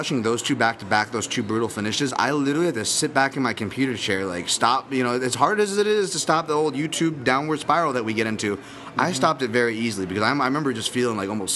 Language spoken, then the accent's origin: English; Hawaii, United States; despite being Hawaiian, I did not see this Icon show live.